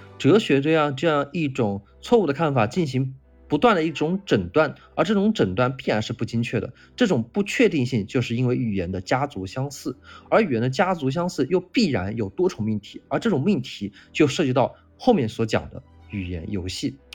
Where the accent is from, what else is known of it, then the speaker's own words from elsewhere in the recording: China; 而是因为我们是中国人，中国人和中国人之间的一个人际关系